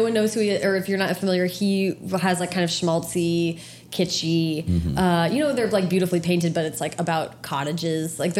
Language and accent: English; Seattle, Washington, United States; also born or lived in San Jose; So Seattle is where I have spent, that's where my family is. So I'll tell people I'm from Seattle. But I went to high school in San Jose